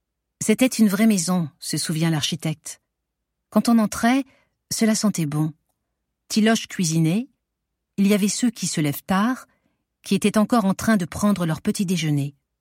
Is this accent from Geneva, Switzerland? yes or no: yes; Geneva, Switzerland; born there; Squat, Genève 2002-2012, qui rendait compte de l'histoire particulièrement riche des squats dans ma ville natale